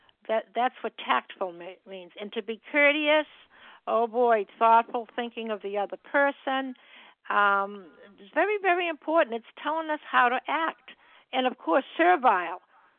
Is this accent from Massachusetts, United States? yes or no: yes; Massachusetts, United States; I'm from Massachusetts.